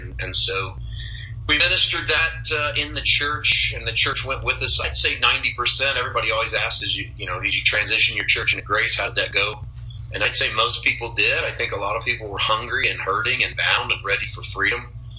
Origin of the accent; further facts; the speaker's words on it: Poplar Bluff, Missouri, United States; became a pastor in 2004 in my hometown in Missouri, Poplar Bluff, Missouri.